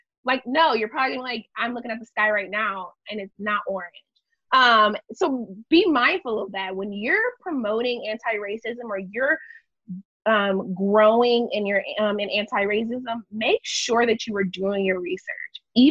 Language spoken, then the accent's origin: English; Midwest, United States; So I am from the Midwest. I'm a Black Midwestern cis woman, but I am totally different than a Southern Black woman.